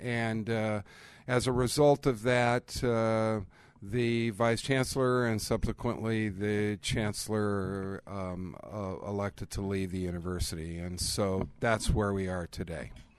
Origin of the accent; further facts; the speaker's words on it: Omaha, Nebraska, United States; And I'm born and raised in Omaha and spent a good share of my life in Omaha